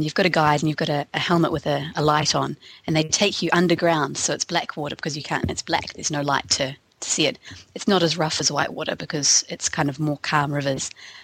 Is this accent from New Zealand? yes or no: yes; Auckland, New Zealand; well, we're from Auckland, so you have to drive down, past Taupo